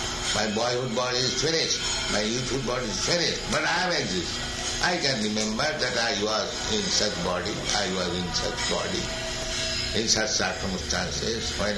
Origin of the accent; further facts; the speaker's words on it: India; I am Indian, poor Indian.